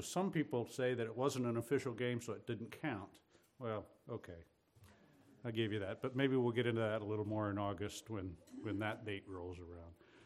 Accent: Cincinnati, Ohio, United States; because I grew up in Cincinnati

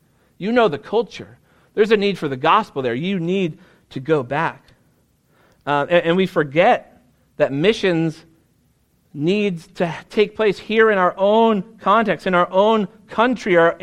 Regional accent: New England, United States; When I was in seminary, I told everybody that I was from New England, and they laughed at me

